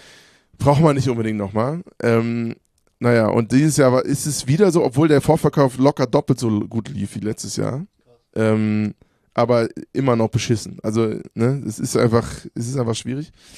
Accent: Hofheim, Hesse, Germany; also born or lived in Offenbach; So, ich bin in Offenbach geboren, in Hofheim aufgewachsen.

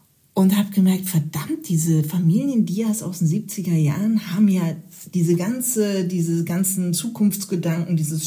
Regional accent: Berlin, Germany; ich bin aus Ost-Berlin

